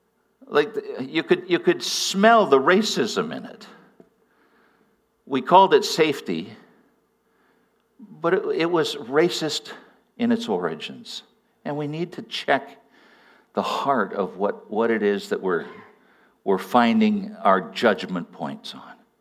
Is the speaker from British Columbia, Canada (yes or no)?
yes; New Westminster, British Columbia, Canada; I grew up in New Westminster, and New Westminster was kind of a hodgepodge of every, you know, like I went to school, elementary school, secondary school, with people of almost every color.